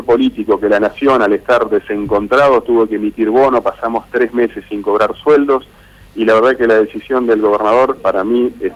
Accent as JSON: {"language": "Spanish", "town": "Paraná", "region": "Entre Ríos", "country": "Argentina", "tie": "born or raised there", "moved": "as an adult", "said": "No, sí, por supuesto que sí, y con más razón para Paraná, mi ciudad natal. Yo soy paranaense, viví hasta los 25 años, obviamente, y tengo toda mi familia ahí."}